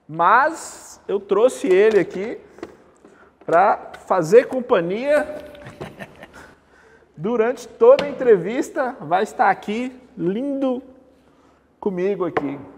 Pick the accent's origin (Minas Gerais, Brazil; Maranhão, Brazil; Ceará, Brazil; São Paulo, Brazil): Minas Gerais, Brazil; Monte Azul; Eu sou de Monte Azul